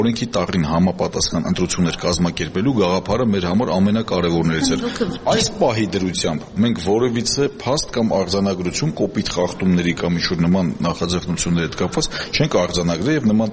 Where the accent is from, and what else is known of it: Yerevan, Armenia